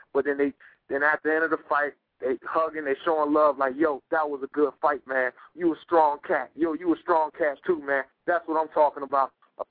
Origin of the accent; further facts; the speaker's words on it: Florida, United States; now in Georgia, United States; right now I'm off in Georgia, man. I own 2 gyms in Georgia, you know what I'm saying? But originally I'm from Florida.